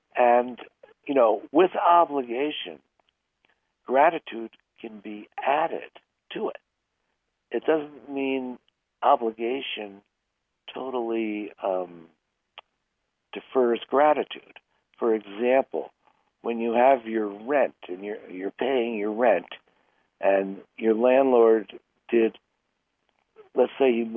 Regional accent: Philadelphia, Pennsylvania, United States; when I was growing up in Philadelphia, gratitude, I think genuine gratitude, was fairly distant from my family.

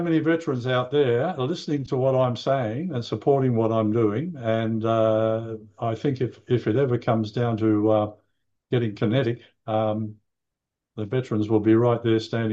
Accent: Australia; I left there when I was five, so I'm really an Australian.

